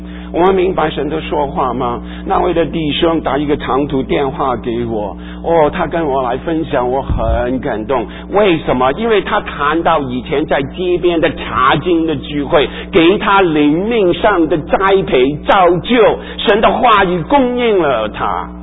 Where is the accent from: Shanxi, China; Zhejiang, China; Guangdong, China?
Guangdong, China; 我们就好像这个我们广东人啊，不是我们广东人不是有个通圣吗？